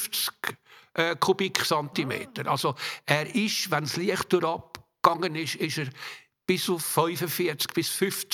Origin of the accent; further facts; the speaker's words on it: Zürich, Zurich, Switzerland; Also ich bin am See aufgewachsen, an der Seegartenstrasse, etwa 300 Meter von der Badi Utokea weg, wo so unser Bubenrevier war.